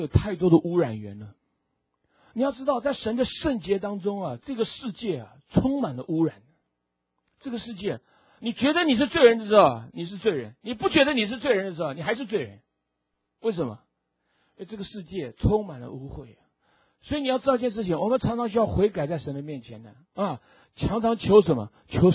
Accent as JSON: {"language": "Chinese", "town": "Fuzhou", "region": "Fujian", "country": "China", "said": "在福州，我们从福州来的啊，这就是你老乡你故乡的故事啊"}